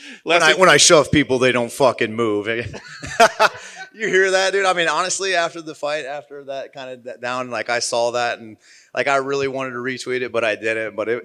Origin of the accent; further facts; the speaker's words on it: Midwest, United States; No, I love the fish. I'm from the Midwest, man.